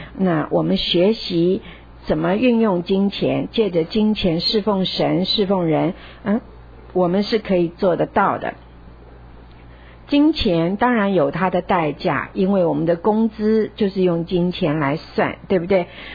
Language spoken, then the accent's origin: Chinese; China; 我们中国人也常说知足者，知足者常乐，知足常乐。